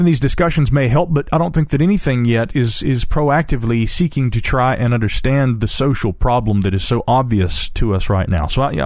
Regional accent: North Carolina, United States; North Carolina, my home state, has been no stranger to reports of this kind.

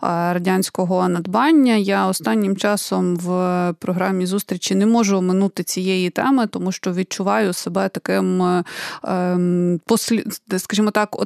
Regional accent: Kyiv, Ukraine; Я народилася і виросла в Києві

